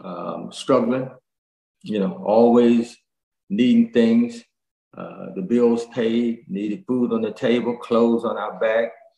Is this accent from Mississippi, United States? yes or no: no; Washington, District of Columbia, United States; also born or lived in North Carolina; I grew up in Washington, D.C., as you know. That's where I'm from, born and raised. Raised between Washington, D.C. and North Carolina, Durham, Raleigh, Rocky Mount.